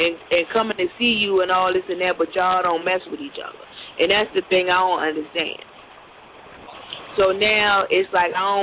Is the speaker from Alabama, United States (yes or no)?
no; South Carolina, United States; I'm from South Carolina. I don't do all that shit